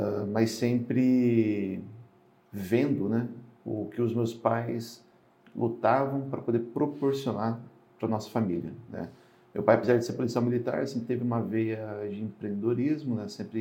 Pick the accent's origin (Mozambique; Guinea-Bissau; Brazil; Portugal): Brazil; Campinas, São Paulo; also born or lived in Belo Horizonte; nasci em Campinas em setembro de 87, né? Eu sou um campineiro apaixonado, né? Morei um ano e meio em BH e por mais que a cidade fosse muito gostosa, eu sentia falta de Campinas